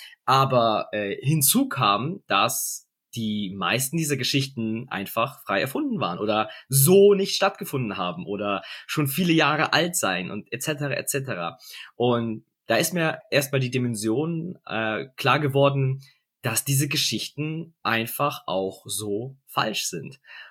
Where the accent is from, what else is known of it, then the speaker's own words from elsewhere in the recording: Augsburg, Bavaria, Germany; ich bin Augsburger